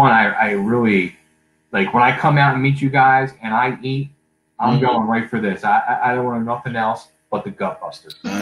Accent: Philadelphia, Pennsylvania, United States; Like, now I'm originally from Philadelphia

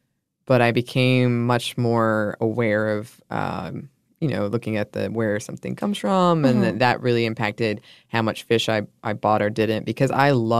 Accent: Gulf Shores, Alabama, United States; I fished quite a bit growing up in Gulf Shores, Alabama. Well, not there, but near there.

